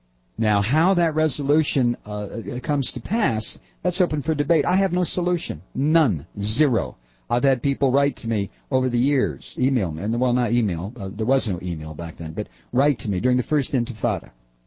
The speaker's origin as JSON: {"language": "English", "country": "United States", "said": "And again, this is something that I have been dealing with for 20 years. As an American, very remotely."}